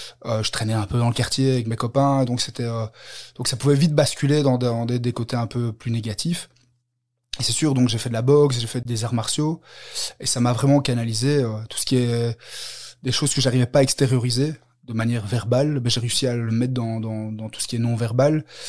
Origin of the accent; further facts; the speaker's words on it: Brussels, Belgium; Je viens de Belgique, de Bruxelles.